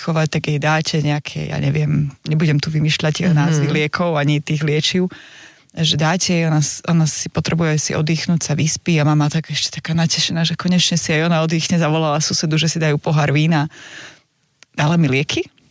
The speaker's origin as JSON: {"language": "Slovak", "town": "Prešov", "region": "Prešov Region", "country": "Slovakia", "said": "sme obidve z Prešova, už každého, koho tu mám z Prešova, musím povedať, že je z Prešova."}